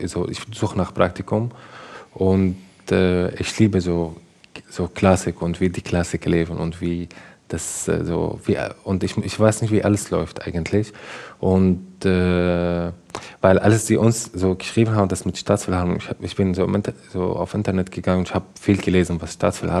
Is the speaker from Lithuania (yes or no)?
no; Syria; ich komme aus Syrien